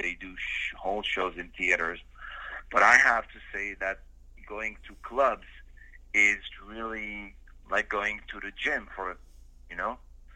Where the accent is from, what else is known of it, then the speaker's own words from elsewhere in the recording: Casablanca, Casablanca-Settat, Morocco; moved away as an adult; also born or lived in Montreal, Canada; now in France; I was born and raised in Morocco, in Casablanca, and then I moved... By the way, I moved to Canada in 1988 for 4 years, and I lived in Montreal.